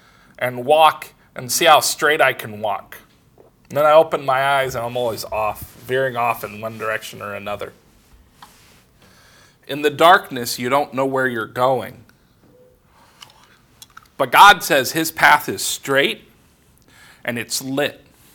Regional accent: West Coast, United States; I grew up on the West Coast. We have mountains on the West Coast.

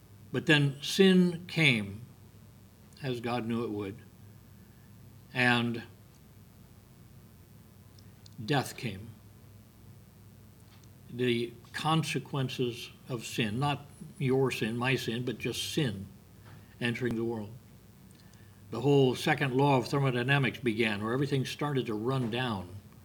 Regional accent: United States; I take this to mean that as an American, I have a right to speak my mind concerning political matters.

